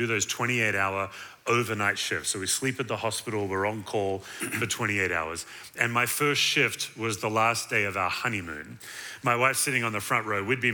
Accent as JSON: {"language": "English", "region": "Western Australia", "country": "Australia", "tie": "born or raised there", "lives_now": "Knoxville, United States", "said": "So just to get it out of the way, I'm from Western Australia. I'm a true southerner. Grew up in Australia."}